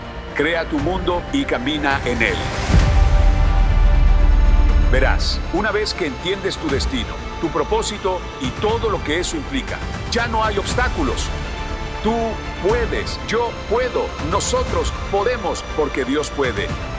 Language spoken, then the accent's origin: Spanish; United States; Bueno, número uno, soy estadounidense.